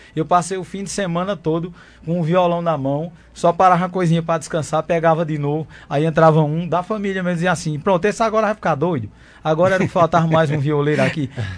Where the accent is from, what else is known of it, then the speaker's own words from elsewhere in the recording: Carnaúba, Brazil; na minha infância, lá no sítio, na Carnaúba, eu sou um menino de sítio, né? Graças a Deus, um menino pobre